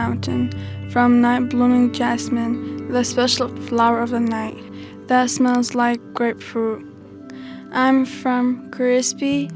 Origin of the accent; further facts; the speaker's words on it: Syria; now in United States; I'm from Syria, and those moments I miss.